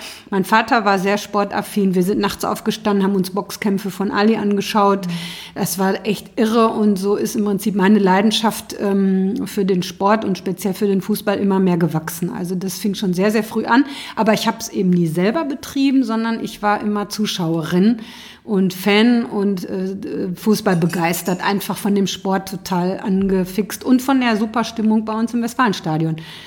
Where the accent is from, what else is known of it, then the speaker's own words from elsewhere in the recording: Iserlohn, North Rhine-Westphalia, Germany; Ich komme aus Nachbarstadt. Ich komme aus dem Sauerland, aus Iserlohn. Das ist grenzt, also ist ganz dicht dran am Ruhrgebiet.